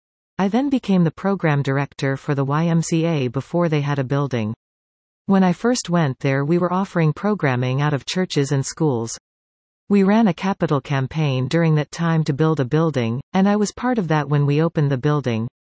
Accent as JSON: {"language": "English", "town": "Mississauga", "region": "Ontario", "country": "Canada", "tie": "born or raised there", "said": "I grew up in Mississauga."}